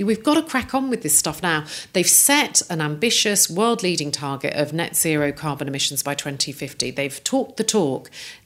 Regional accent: Coventry, West Midlands, United Kingdom; And I grew up in Coventry, which is a car-making city, at a time when all the car factories were being shut down.

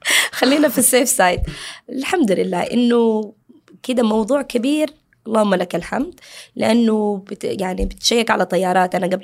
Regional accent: Saudi Arabia; بيسمعوني من لهجتي يقوم يطالع فيه، أنت سعودية؟ أقول لهم أيوة أنا سعودية.

